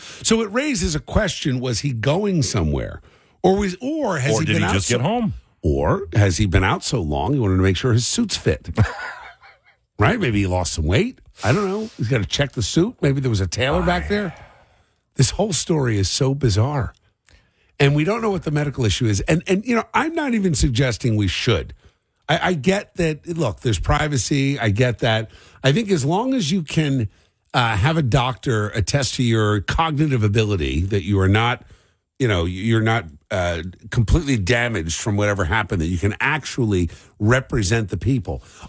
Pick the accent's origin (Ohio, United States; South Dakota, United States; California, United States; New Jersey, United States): New Jersey, United States; Cherry Hill; We had a neighbor when I was growing up in Cherry Hill.